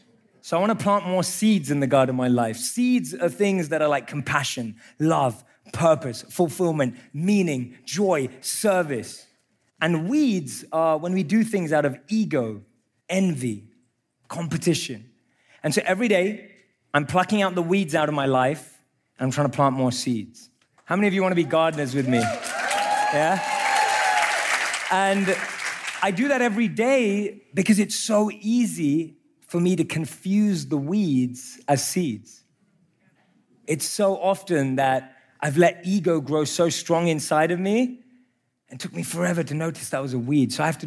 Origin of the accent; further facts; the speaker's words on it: London, United Kingdom; I grew up in London.